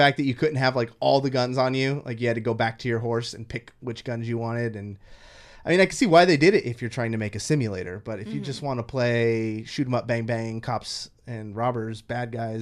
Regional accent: Rio Linda, California, United States; I grew up in Rio Linda in a pretty big old house, with my family.

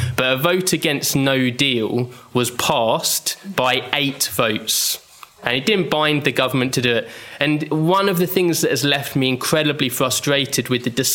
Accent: United Kingdom; in my home country, in the UK.

